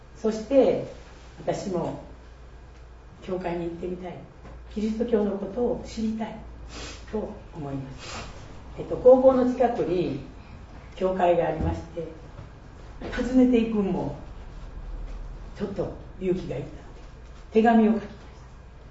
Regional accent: Kagawa, Japan; 私は1953年に香川県で生まれました。

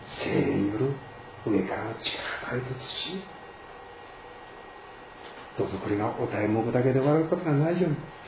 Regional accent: Shiga, Japan; born there; now in Kobe, Japan; 今は神戸住んでますが、生まれは滋賀県のほうですか、本籍は滋賀県ですか、

